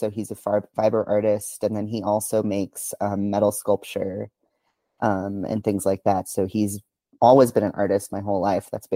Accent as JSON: {"language": "English", "town": "Española", "region": "New Mexico", "country": "United States", "tie": "born or raised there", "said": "I was born in Española, New Mexico."}